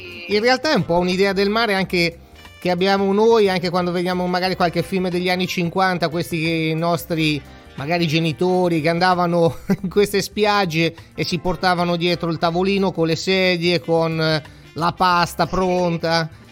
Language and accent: Italian; Ancona, Marche, Italy; Da anconetana poi come me sei particolarmente legata all'elemento proprio mare